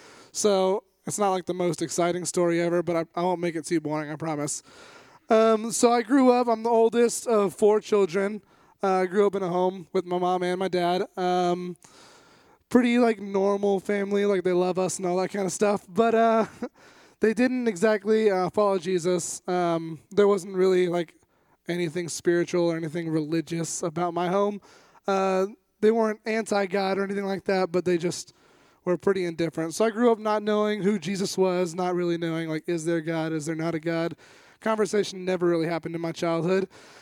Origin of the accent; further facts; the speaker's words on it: Modesto, California, United States; I'm 20 years old. I was born and raised here in Modesto, California, all that fun stuff.